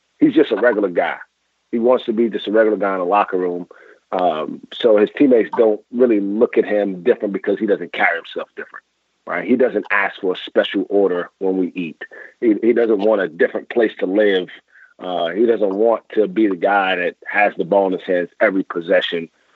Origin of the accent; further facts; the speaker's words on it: Brooklyn, New York, United States; I was fortunate growing up in Brooklyn, New York.